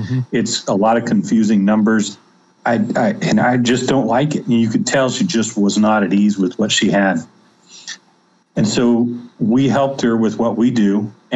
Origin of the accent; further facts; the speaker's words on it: Kansas, United States; we decided to move to the community where I grew up at here in Kansas.